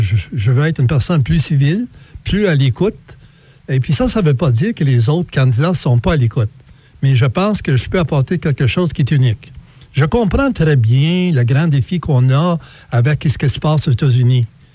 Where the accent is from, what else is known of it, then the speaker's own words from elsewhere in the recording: Maniwaki, Quebec, Canada; Je suis quelqu'un de la Haute-Gatineau qui a grandi justement dans la région de Maniwaki, qui a gradué de la polyvalente.